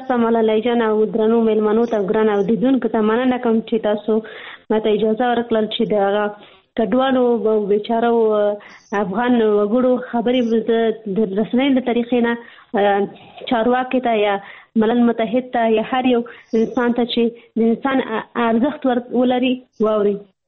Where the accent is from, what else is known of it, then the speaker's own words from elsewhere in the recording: Pakistan; ځکه چې زه په پاکستان کې پیدا شوی یم، هلته مې ژوند تیر کړی، تر لسنس پورې ما درس ویلي